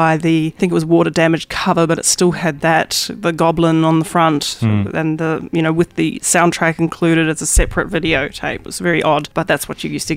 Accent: New Zealand; accent: New Zealand; now in Melbourne, Australia; I'll just blame what's left of my New Zealand accent on it.

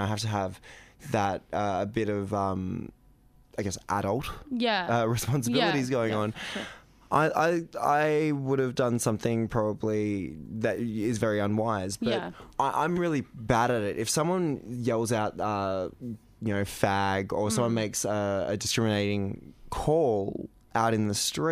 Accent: Narang, Australia; So I'm from Narang on the coast

